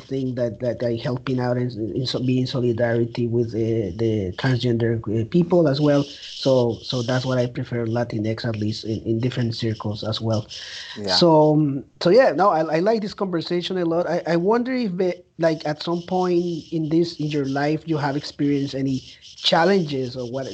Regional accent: Colombia; now in Canada; When I travel to Colombia, then I say I'm Colombian. And when I travel within South America, if I go to Peru, Ecuador, etc., so I show my Colombian passport, I say I'm Colombian.

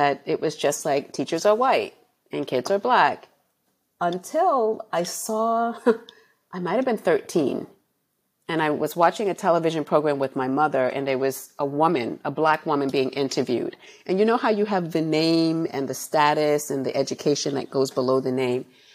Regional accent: Bronx, New York, United States; And my experience, I think, is probably like most kids still growing up in the South Bronx, where they're not with teachers that have a racial consciousness.

